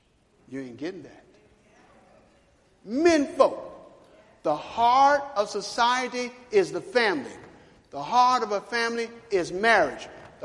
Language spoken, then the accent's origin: English; Chicago, Illinois, United States; I grew up in Chicago.